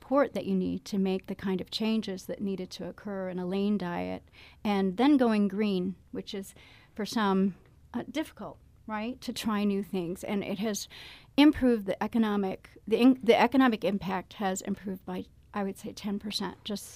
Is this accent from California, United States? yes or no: no; Illinois, United States; now in St. Louis, United States; of course, I'm from Illinois.